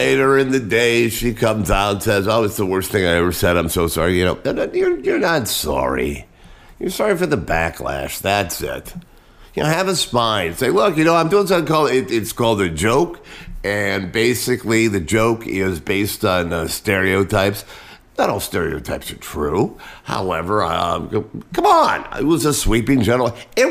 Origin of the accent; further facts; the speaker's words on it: Cleveland, Ohio, United States; also born or lived in Wichita / Grand Rapids / Oklahoma City / Kansas City; I have lived in Wichita, Kansas, Grand Rapids, Michigan, Oklahoma City, Kansas City, back to my hometown of Cleveland, and now down here.